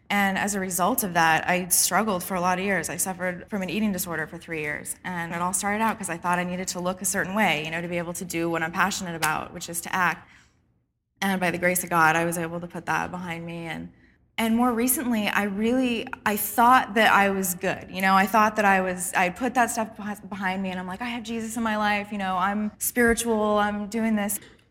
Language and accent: English; California, United States; I come from California, and for a really long time, I've been pursuing or wanting to pursue a career as an actor.